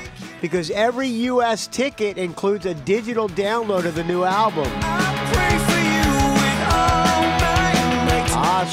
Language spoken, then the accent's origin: English; Jacksonville, Florida, United States; they're playing tonight in my hometown, Jacksonville, Florida, at a club called Jack Rabbit's.